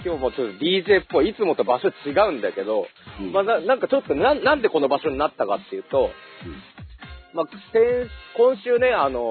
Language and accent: Japanese; Fukushima, Japan; いや、なんで俺いきなり地元福島のさ、薄い少年に戻ってんの。福島から来ました。